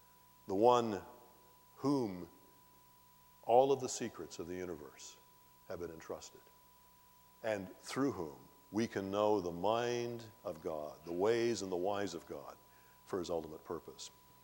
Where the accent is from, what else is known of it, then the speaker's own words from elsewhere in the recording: Canada; As a Canadian and a British subject, I would never walk up